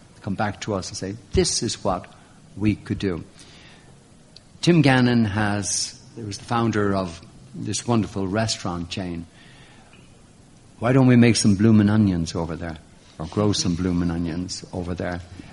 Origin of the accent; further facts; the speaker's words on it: Ireland; first of all, as an Irishman, a lot of the songs, Ronan, that we sing in Ireland are the same songs